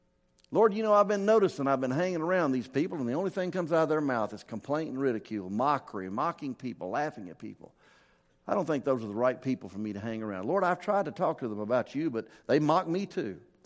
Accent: Memphis, Tennessee, United States; also born or lived in North Mississippi; I'm a redneck from Memphis and North Mississippi. That's who I am.

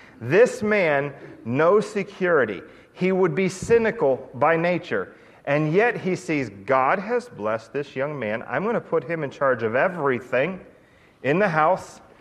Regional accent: Pennsylvania, United States; yeah, I'm from Pennsylvania and I get to go travel and I get to speak in lots of different places

